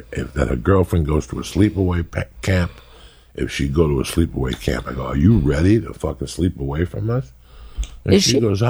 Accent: New Jersey, United States; And I'm like, picnic? I'm from Jersey. I've never had a picnic in my life.

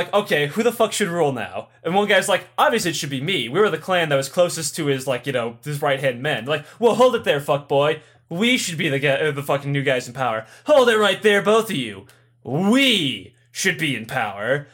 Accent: United States; I'm an American.

